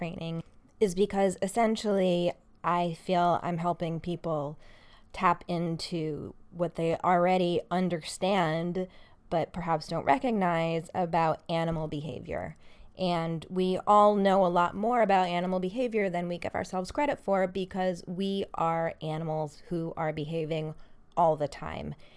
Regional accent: Manhattan, New York, United States; And it's true that maybe things would have been different if I'd grown up somewhere else, but I grew up in Manhattan.

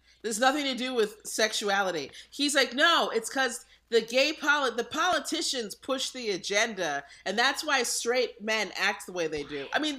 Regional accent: New Jersey, United States; No, I'm from a small town in New Jersey.

